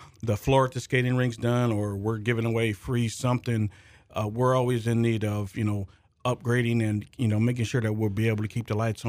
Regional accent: Galesburg, Illinois, United States; I'm born and raised Galesburg. I've got a class of 86.

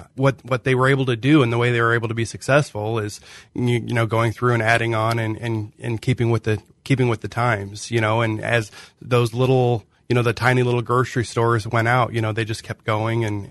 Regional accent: Abingdon, Illinois, United States; I grew up in Abingdon.

